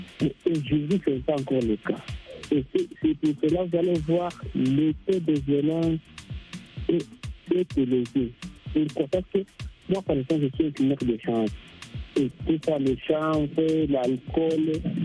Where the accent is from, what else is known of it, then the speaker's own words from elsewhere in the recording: Goma, North Kivu, DR Congo; À Goma, j'habite à Goma, je suis quelqu'un de Goma.